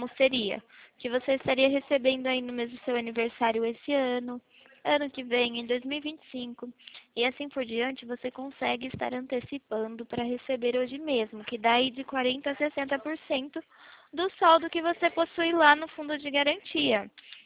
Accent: São Paulo, Brazil; Sou aqui do interior de São Paulo.

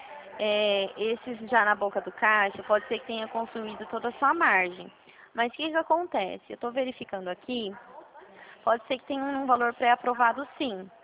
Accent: Dracena, São Paulo, Brazil; Eu sou aqui da região de Presidente Prudente. Eu falo da cidade de Dracena.

